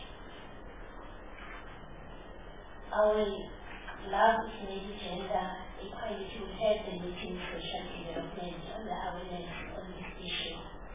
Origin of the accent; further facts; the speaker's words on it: Germany; I'm from Germany.